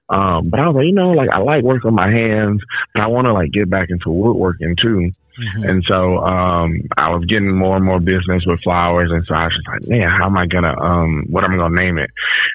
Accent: Grovefield, Alabama, United States; So I grew up in Grovefield, Alabama.

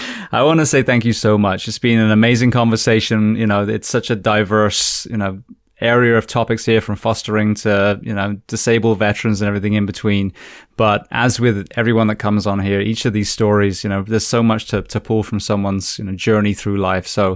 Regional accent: England, United Kingdom; I'm from England. I'm from a cold, wet, you know, little island in the middle of the Atlantic.

